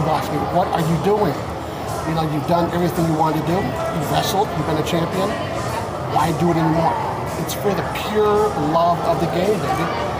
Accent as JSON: {"language": "English", "town": "Pleasant Grove", "country": "United States", "tie": "born or raised there", "said": "He had a school in where I lived, my hometown of Pleasant Grove."}